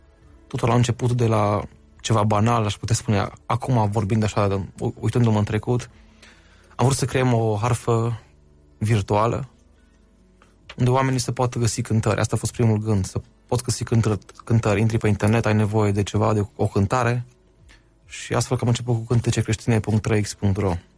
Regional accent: Arad, Arad County, Romania; moved away as an adult; now in Timișoara, Romania; În urmă cu aproximativ 3 sau 4 ani am plecat din Arad în Timișoara pentru a urma cursurile facultății politehnice

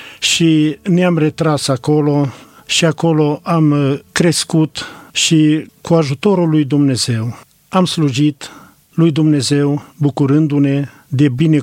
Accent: Ipotești, Botoșani County, Romania; born there; 1941, pe data de 16 aprilie, m-am născut în Ipotești, în familia … și Veronica, mama.

